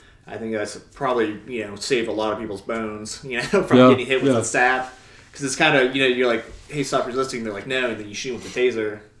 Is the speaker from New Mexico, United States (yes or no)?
yes; Albuquerque, New Mexico, United States; I'm from Albuquerque, so that's like the cage fighting central.